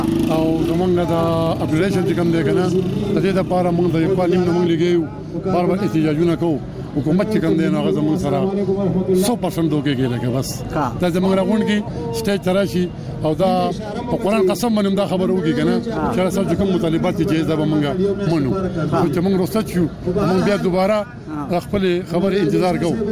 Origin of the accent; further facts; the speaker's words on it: Khwazakhela, Khyber Pakhtunkhwa, Pakistan; زه د سواد خوځښین نه راغلی ما